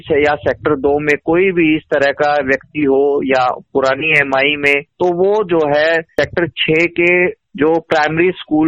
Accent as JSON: {"language": "Hindi", "town": "Bahadurgarh", "region": "Haryana", "country": "India", "said": "मैं बहादुरगढ़ से … हम ब्रह्मा कुमारी से हैं"}